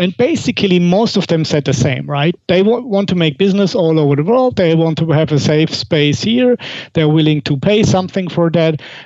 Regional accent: Germany; moved away as an adult; now in Monaco; I'm originally from Germany, but I left the country 4 years ago, and I'm now living in Monaco, the second smallest country in the world.

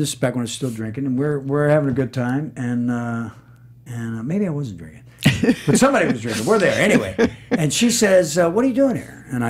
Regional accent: Southern United States, United States; I'm not from New York, and I've been hiding my Southern roots my entire career, and really trying to avoid anything that denotes corn fed.

